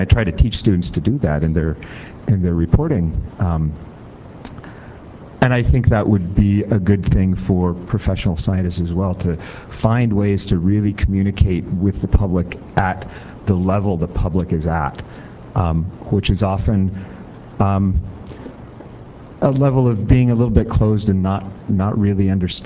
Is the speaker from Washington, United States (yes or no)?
yes; Bellingham, Washington, United States; Yeah. I'm, excuse me … I'm from Bellingham, Washington.